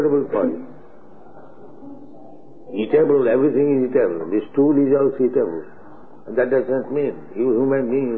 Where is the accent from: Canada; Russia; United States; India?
India; English is a second language; As our Indian people, you know, Saint Masters, they are also like that.